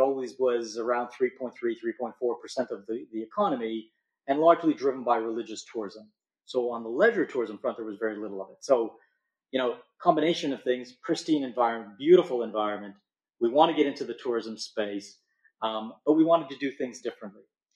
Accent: Toronto, Ontario, Canada; I'm from Toronto. I was born in Canada. I studied at the University of Toronto.

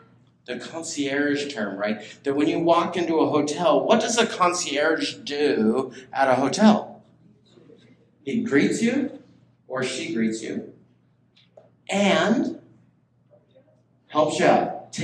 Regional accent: Pasco, Washington, United States; born there; And some of you know that I was born in Pasco, Washington.

